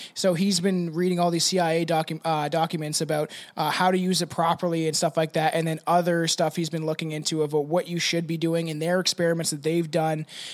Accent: Ontario, Canada; I'm unfortunately from Canada, so they're actually about an hour and a half away from Toronto.

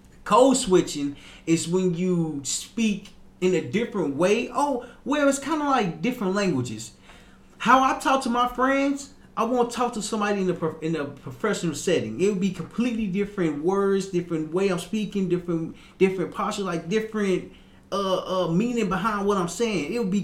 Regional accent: Little Rock, Arkansas, United States; accent: southern; We see, I'm from Little Rock, Arkansas. My whole life, I've been in the South.

